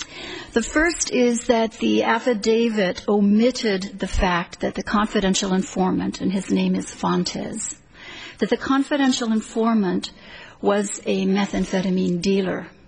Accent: Honolulu, Hawaii, United States; I'm from Honolulu, Hawaii.

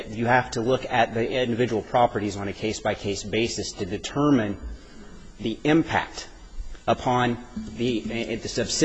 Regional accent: Pocatello, Idaho, United States; I'm from Pocatello, Idaho, and I represent the Evans and the other plaintiffs in this case.

